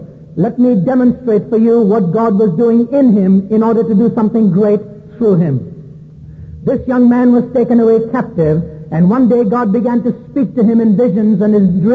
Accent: New Delhi, Delhi, India; I remember when I was raised in India, many a time seeing this sight take place somewhere in the streets of the city of New Delhi.

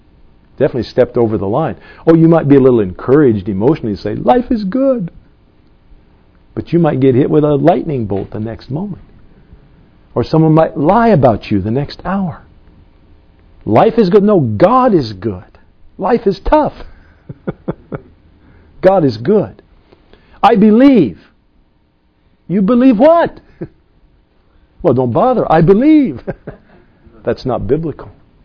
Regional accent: Indianapolis, Indiana, United States; Indianapolis, Indiana, my hometown.

